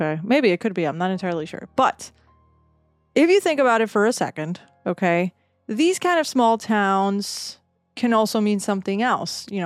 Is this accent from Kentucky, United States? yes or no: no; New Jersey, United States; Again, I grew up in New Jersey, right, like in the tri-state area.